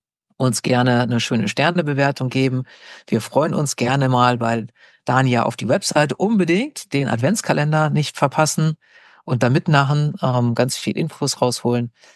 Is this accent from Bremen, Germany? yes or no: no; Lower Saxony, Germany; Also ich bin ja in Niedersachsen zur Schule gegangen früher.